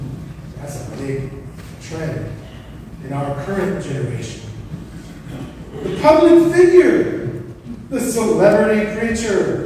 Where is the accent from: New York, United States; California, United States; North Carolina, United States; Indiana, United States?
California, United States; I'm from Southern California, the hotbed of these churches, a lot of really famous pastors.